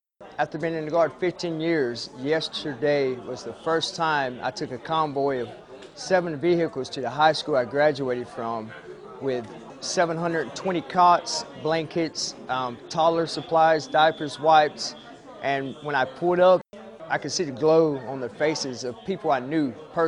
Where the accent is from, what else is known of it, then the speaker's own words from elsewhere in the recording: Pembroke, North Carolina, United States; I'm from Pembroke, North Carolina, right here in Robeson County.